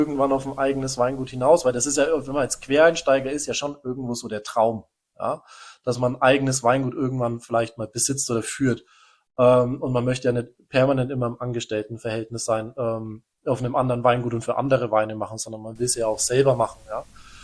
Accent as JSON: {"language": "German", "town": "Schwabach", "region": "Bavaria", "country": "Germany", "said": "wir kommen aus Nürnberg-Schwabach, ja, Mittelfranken, mehr Bierregion, Spalder Hopfen direkt um die Ecke"}